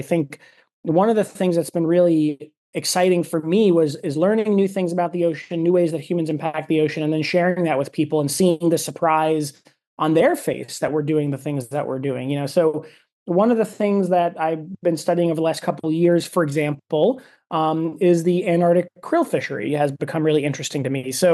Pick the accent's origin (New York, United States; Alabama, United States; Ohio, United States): New York, United States; So as a kid, I grew up in New York City, one of the suburbs of New York City.